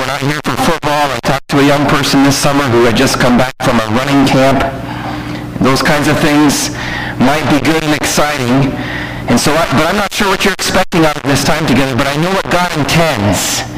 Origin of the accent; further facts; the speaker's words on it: Nebraska, United States; also born or lived in Kansas; I was born in Kansas. My family's from Nebraska.